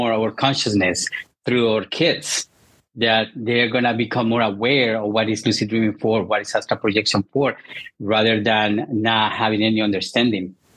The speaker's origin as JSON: {"language": "English", "country": "Colombia", "tie": "born or raised there", "second_language": "English", "said": "Like myself too, I was raised Catholic in Colombia."}